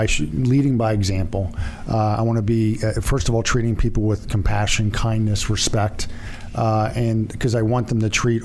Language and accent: English; Berwyn, United States; I grew up in Berwyn.